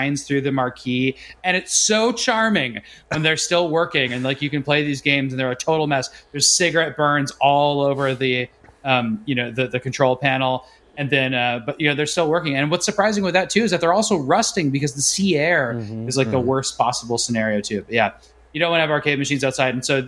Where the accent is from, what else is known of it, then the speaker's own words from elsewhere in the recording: Arizona, United States; There was an FAO Schwartz where I grew up in Arizona, and it was amazing.